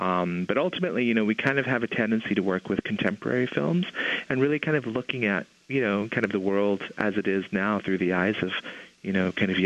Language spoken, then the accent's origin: English; Mescalero, New Mexico, United States; I remember growing up in Mescalero one time and watching TV